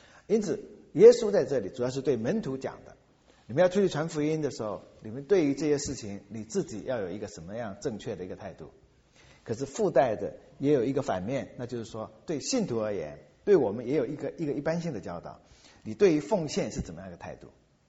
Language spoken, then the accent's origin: Chinese; China